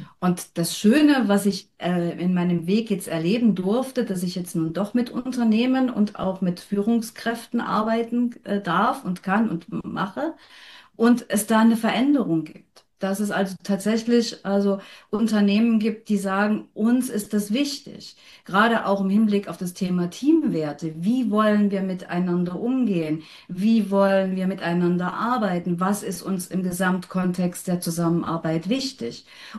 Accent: Leipzig, Saxony, Germany; ich komme aus Leipzig und ich bin in der Welt zu Hause.

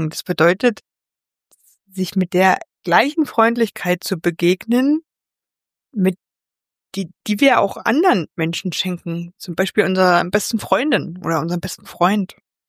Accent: Saxony-Anhalt, Germany; in Sachsen-Anhalt, also in meiner alten Heimat.

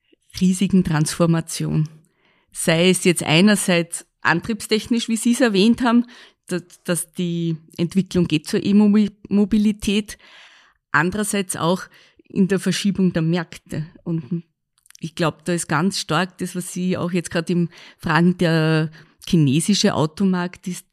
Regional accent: Lower Austria, Austria; now in Innviertel, Austria; ich komme aus dem Weinviertel

